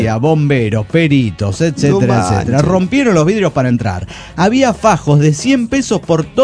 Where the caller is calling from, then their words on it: Trelew, Chubut, Argentina; de Trelew, Argentina.